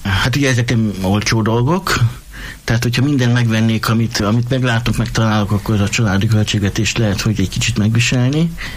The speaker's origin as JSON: {"language": "Hungarian", "town": "Miskolc", "region": "Borsod-Abaúj-Zemplén", "country": "Hungary", "tie": "born or raised there", "said": "Én Miskolcot gyerekkorom óta szeretem. Ugye itt születtem, itt jártam iskoláimba, munkahelyeim is mindig itt voltak, tehát minden ide köt Miskolchoz"}